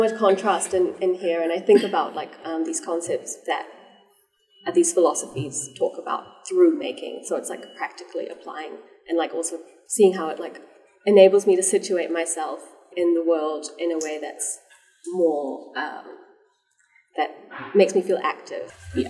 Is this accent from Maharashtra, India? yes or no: yes; Mumbai, Maharashtra, India; born there; I was born in Mumbai